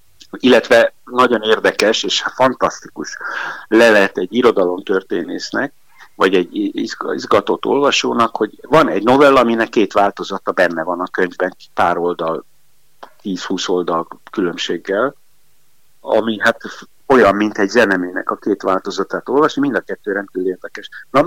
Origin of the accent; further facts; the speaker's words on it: Budapest, Hungary; born there; mondhatnám, hogy én is kelet-európai vagyok, mert itt születtem Budapesten.